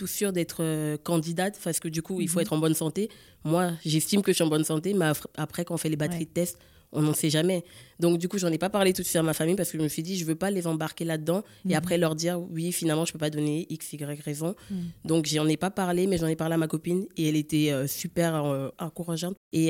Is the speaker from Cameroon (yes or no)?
yes; Cameroon; en tout cas camerounaise, parce que je suis camerounaise